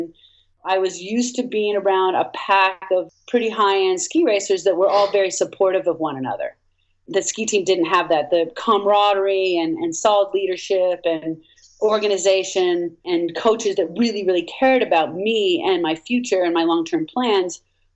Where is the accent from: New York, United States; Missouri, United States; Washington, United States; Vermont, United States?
Vermont, United States; I grew up in Vermont. I don't have any experience in downhill.